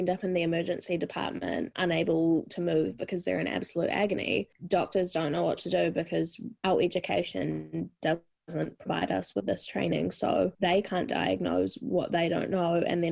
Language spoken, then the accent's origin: English; Tauranga, Bay of Plenty, New Zealand; I'm from Tauranga, but I whakapapa back to Ngāti Wai and sort of up north area